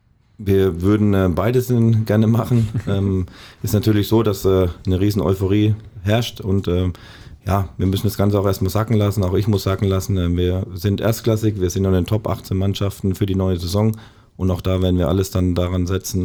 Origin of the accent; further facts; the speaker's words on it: Wertheim, Baden-Württemberg, Germany; now in Bochum, Germany; weil Wertheim ist natürlich meine Heimat